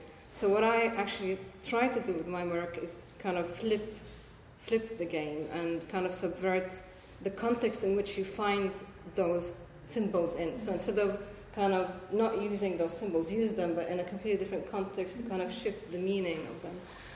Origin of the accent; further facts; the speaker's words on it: Bethlehem, West Bank, Palestine; also born or lived in Jerusalem; I come from a place that has been, you know, under occupation, and I grew up in Bethlehem. I was born in Jerusalem